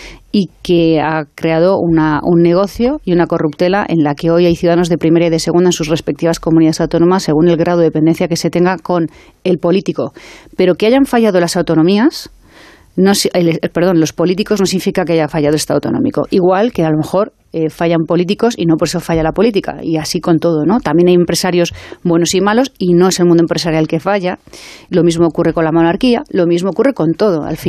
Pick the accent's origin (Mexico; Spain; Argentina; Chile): Spain; Community of Madrid; como representante de todos los madrileños en Madrid, que somos españoles en realidad, en Madrid no tenemos sentimiento autonómico